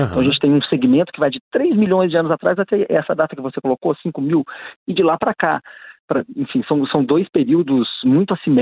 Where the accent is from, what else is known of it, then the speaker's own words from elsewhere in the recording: Lagoa Santa, Minas Gerais, Brazil; born there; Eu nasci em Belo Horizonte, lá na terrinha, na grande Belo Horizonte, Lagoa Santa, que é um dos grandes, das localidades mais importantes para a arqueologia americana e mundial